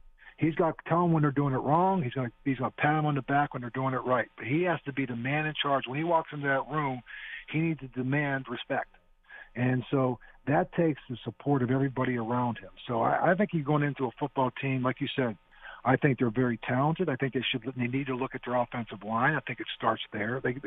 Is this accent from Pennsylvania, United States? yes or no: yes; Pittsburgh, Pennsylvania, United States; I'm a normal guy. I grew up in Pittsburgh.